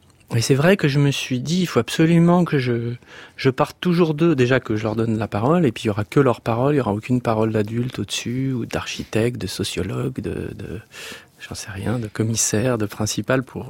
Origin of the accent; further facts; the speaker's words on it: Strasbourg, Grand Est, France; c'est que j'ai grandi à Strasbourg, donc en province.